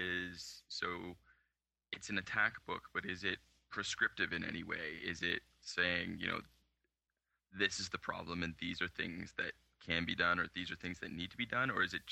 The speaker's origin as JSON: {"language": "English", "country": "Canada", "said": "I mean, we're Canadian."}